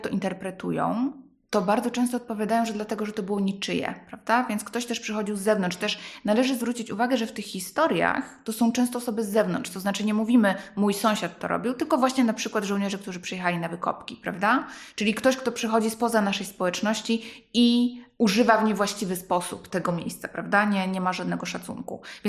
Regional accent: Recovered Territories, Poland; byłam pewna, że skoro ja przecież pochodzę z tak zwanych ziem odzyskanych

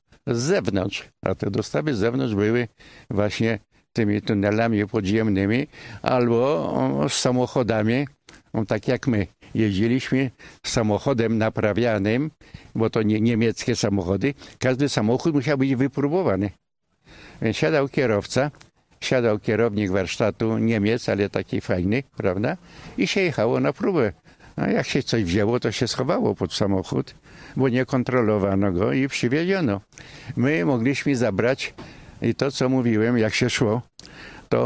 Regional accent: Warsaw, Masovian Voivodeship, Poland; accent: Praga dialect; no, bo to ja mówię gwarą praską

